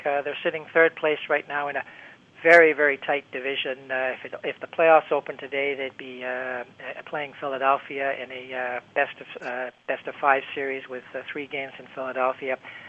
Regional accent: Canada; As a Canadian, I want to see them stay.

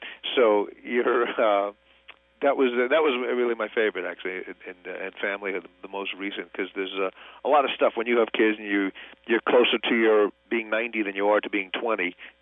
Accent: New York, United States; I grew up in New York, and to me, San Francisco was like New York, just a little cleaner and more polite.

